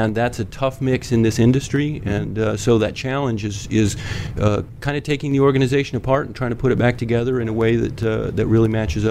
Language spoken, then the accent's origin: English; Iowa City, Iowa, United States; Iowa City.